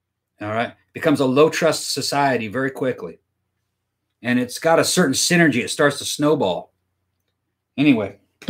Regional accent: Brazil; My friends that stayed there, most of the kids I grew up with in Brazil, they're here now.

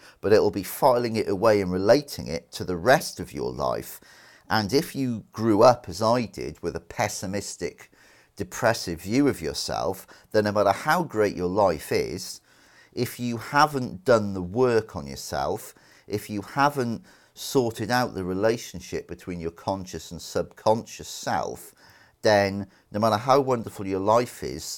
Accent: United Kingdom; even though I am British.

